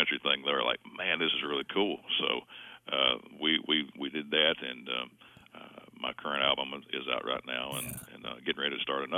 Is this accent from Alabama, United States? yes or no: yes; Alabama, United States; now in Lebanon, United States; So, but yes, I'm originally from Alabama, but we currently live just east of Nashville, in a little town called Lebanon, Tennessee.